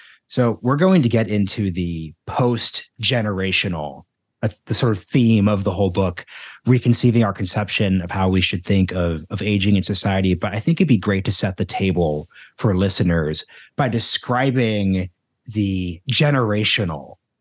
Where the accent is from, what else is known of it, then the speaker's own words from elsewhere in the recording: Oregon, United States; also born or lived in Houston; I can definitely agree that being born in Houston, Texas, and then growing up in Oregon